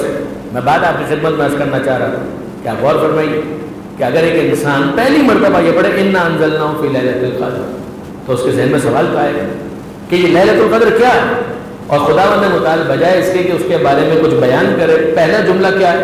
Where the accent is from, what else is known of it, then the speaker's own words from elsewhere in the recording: Karachi, Sindh, Pakistan; کراچی کا ایک پرانا محلہ ہے کہ جہاں پر عزاداری کا جلوس بھی ختم ہوتا ہے، کھارا در، اور کھارا در میں میرا بچپن گزرا.